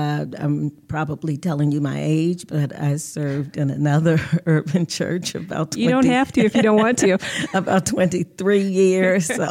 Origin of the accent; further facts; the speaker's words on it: Cincinnati, Ohio, United States; Well, I am from Cincinnati. I'm a Cincinnatian, and I've been here all of my life.